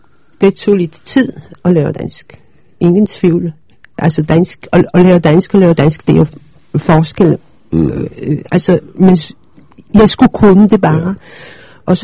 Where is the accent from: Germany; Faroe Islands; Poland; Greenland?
Poland; Danish is a second language; moved away as an adult; now in Denmark; Nej, jeg kom i 69, så jeg blev student i 67 i Polen.